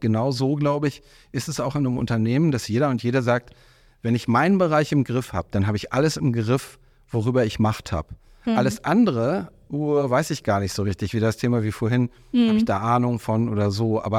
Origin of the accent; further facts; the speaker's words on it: Düsseldorf, North Rhine-Westphalia, Germany; also born or lived in Buchholz in der Nordheide / Berlin; Nee, ich bin in Düsseldorf groß geworden, dann nach Buchholz in der Nordheide transferiert worden und dann freiwillig nach Berlin gezogen.